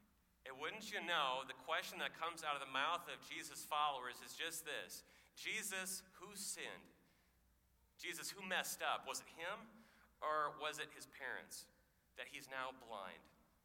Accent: Nebraska, United States; what's been going on in my home state of Nebraska

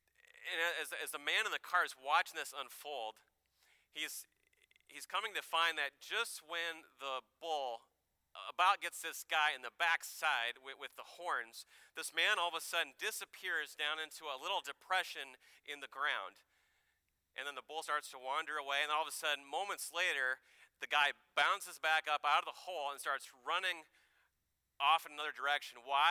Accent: Nebraska, United States; I heard this story circulating around my home state of Nebraska

